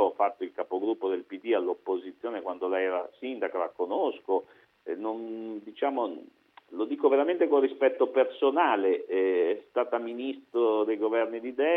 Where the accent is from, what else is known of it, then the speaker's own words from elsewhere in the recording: Lombardy, Italy; essendo lombardo e vivendo a Milano